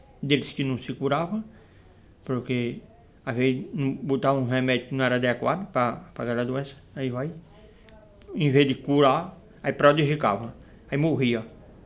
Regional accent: Cachoeirinha, Brazil; now in Massapê, Brazil; Há 31 anos a minha convivência aqui no Massapê. Mas eu nasci e me criei mesmo em Cachoeirinha.

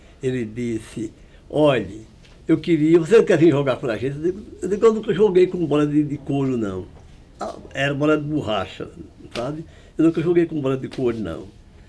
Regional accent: Capunga, Brazil; Eu nasci 17 de dezembro de 29 e nasci já morando aqui no Capunga, é um sítiozinho bem vizinho aqui

